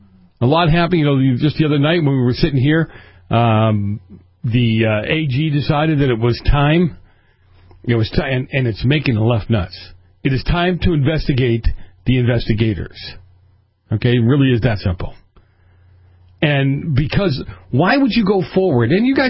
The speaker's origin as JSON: {"language": "English", "town": "Boston", "region": "Massachusetts", "country": "United States", "tie": "born or raised there", "said": "And when I grew up in Boston, and I hate to say it, it had in the past, maybe not so now"}